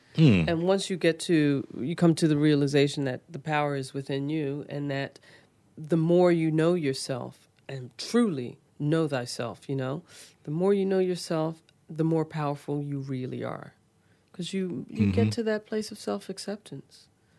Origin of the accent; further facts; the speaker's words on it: Philadelphia, Pennsylvania, United States; Because growing up in the United States, when I grew up and where I grew up in Philadelphia